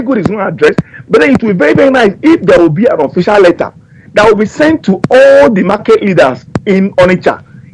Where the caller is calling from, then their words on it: London, United Kingdom; I'm calling from London.